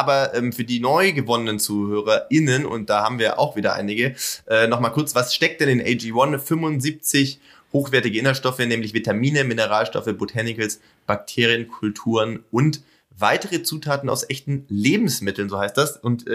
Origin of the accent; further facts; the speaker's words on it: Kirchheim, Baden-Württemberg, Germany; also nicht so weit weg von Kirchheim, wo ich herkomme.